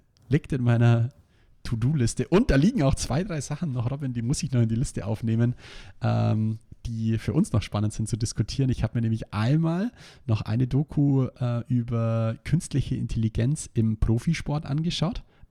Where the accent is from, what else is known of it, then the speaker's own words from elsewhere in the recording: Ingolstadt, Bavaria, Germany; ich denke, bei euch in Berlin ist das Standard, bei uns in Ingolstadt gibt es das nicht so häufig